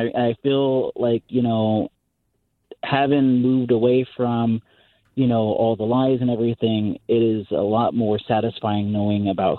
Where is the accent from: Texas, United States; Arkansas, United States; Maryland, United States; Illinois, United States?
Texas, United States; Well, we grew up in Texas, and, you know, I realized, you know, growing up there, there's a lot of Hispanic people who don't really embrace their heritage, more just of the Texas culture.